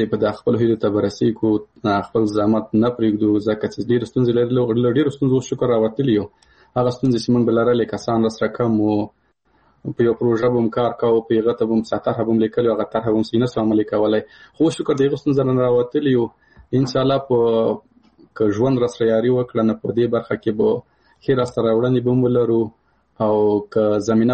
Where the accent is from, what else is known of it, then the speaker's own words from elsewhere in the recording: Paktia, Afghanistan; مثال زه د کابل د پکتیا یم